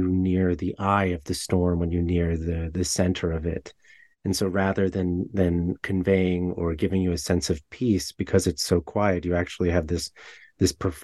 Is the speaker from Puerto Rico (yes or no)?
yes; Puerto Rico; growing up in Puerto Rico